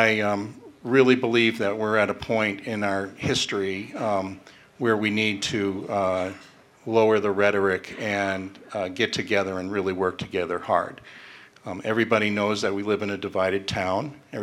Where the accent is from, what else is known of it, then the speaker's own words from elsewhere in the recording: Portland, Maine, United States; born there; I was born in Portland, Maine.